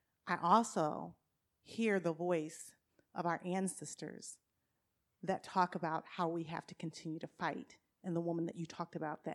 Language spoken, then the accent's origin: English; Philadelphia, Pennsylvania, United States; I grew up in Philadelphia where my father was a homicide detective.